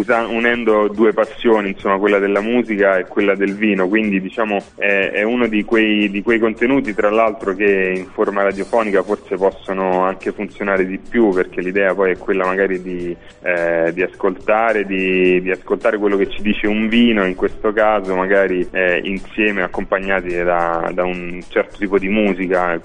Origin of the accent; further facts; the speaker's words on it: Castelli Romani, Lazio, Italy; Io vengo e sono, abito ancora ai Castelli Romani, e quindi vengo da un territorio storicamente vocato al vino, per quanto ultimamente caduto, diciamo così, in disgrazia.